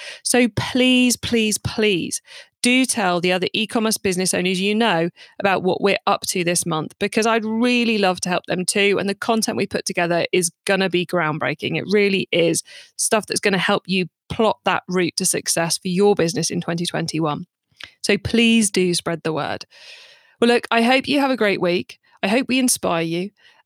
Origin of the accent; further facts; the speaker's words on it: United Kingdom; because I'm British, we spell optimizing with an S, not a Z.